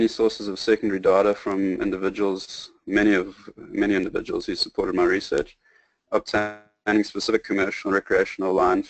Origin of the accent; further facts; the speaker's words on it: Durban, KwaZulu-Natal, South Africa; I grew up in Durban, which is on the east coast of South Africa, and the coast represents a key component of our lifestyles there. Basically, I grew up as a surfer, diver, and lifeguard